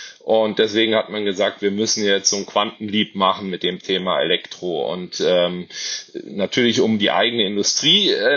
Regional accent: Munich, Bavaria, Germany; Ich komme aus München.

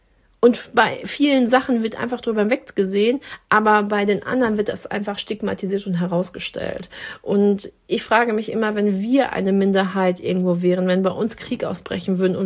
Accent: Dortmund, North Rhine-Westphalia, Germany; weil ich in einem Dorf groß geworden bin in Dortmund, wo eine Moschee stand.

